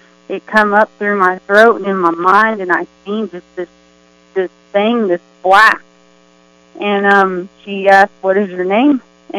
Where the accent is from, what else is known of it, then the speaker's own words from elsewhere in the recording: Oklahoma, United States; also born or lived in Idaho; I was born in Idaho, and I grew up here in Oklahoma.